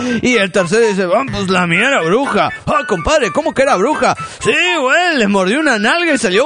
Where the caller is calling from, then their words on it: Tuxtla Gutiérrez, Chiapas, Mexico; de Tuxtla Gutiérrez, Chiapas, México.